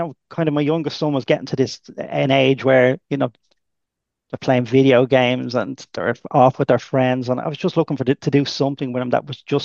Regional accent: Dublin, Leinster, Ireland; I grew up in Dominic Street, which is about a mile from Daly Mount.

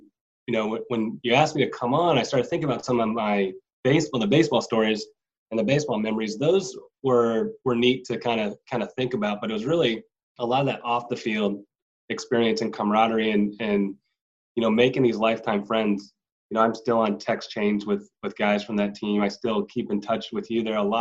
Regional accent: Orlando, Florida, United States; you know, I came from Orlando. My high school had more students than JU did at that time.

